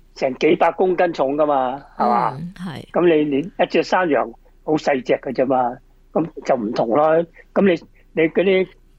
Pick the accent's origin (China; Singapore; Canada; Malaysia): China; 我哋中国人